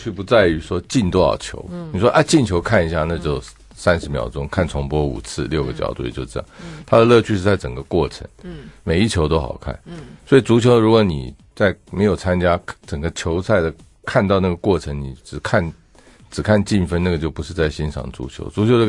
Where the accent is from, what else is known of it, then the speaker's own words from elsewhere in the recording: China; 我们中国人说，接触到不好人会受到他的影响，气不好。